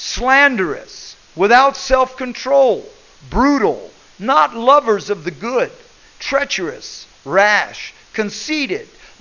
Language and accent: English; United States; I love America. I thank God I'm an American. I wouldn't want to be born or live anyplace else.